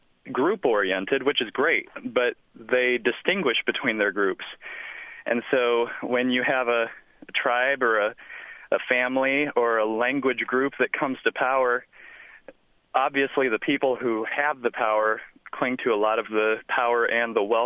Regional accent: Nzérékoré Region, Guinea; now in Louisville, United States; I grew up in Guinea, the Republic of Guinea, West Africa, and in the area of Nzerikore, and the tribe there is primarily called the Kwele.

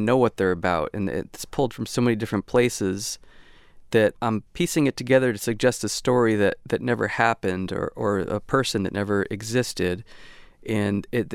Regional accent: Connecticut, United States; now in Santa Barbara, United States; and I come from Connecticut, East Coast, and there was always such a difference in my mind between East Coast people and West Coast people

